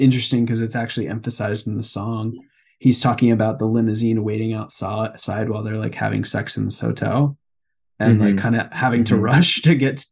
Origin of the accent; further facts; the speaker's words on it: New York City, New York, United States; because I grew up in New York City, 100 yards from the ocean.